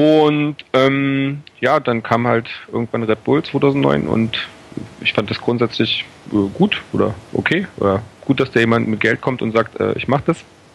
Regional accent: Cottbus, Brandenburg, Germany; born there; Ich bin in Cottbus geboren

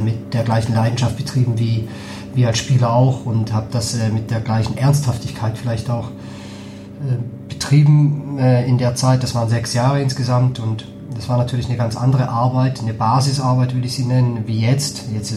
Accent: St. Gallen, Switzerland; also born or lived in Geneva; now in Hamburg, Germany; Und ich komme aus St. Gallen, also das heißt, ich habe in Genf gewohnt und irgendwie war mir nach was Neuem.

